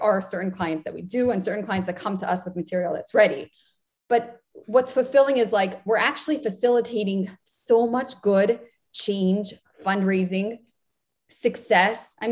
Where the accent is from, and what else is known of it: Muncie, Indiana, United States; born or raised there